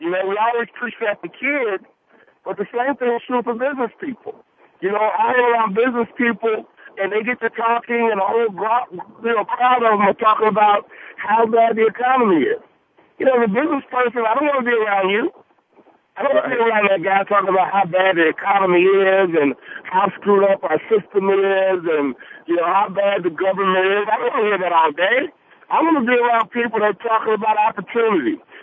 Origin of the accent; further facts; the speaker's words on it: Chicago, Illinois, United States; as a kid growing up in Chicago, you know, you had to take that literally.